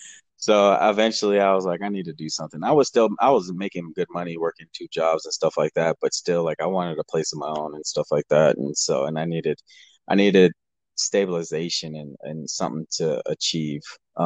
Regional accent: Waynesville, Missouri, United States; also born or lived in Fort Riley, Kansas / Germany; So I was born in Fort Riley, Kansas, but I moved out of there when I was still a baby to Germany. And then but pretty much I was raised in Missouri. Waynesville, Missouri is where my

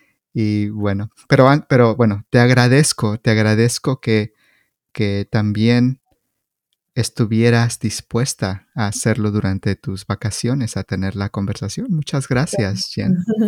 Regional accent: Mexico; con lo único que debo tener precaución como mexicano tropical es el clima

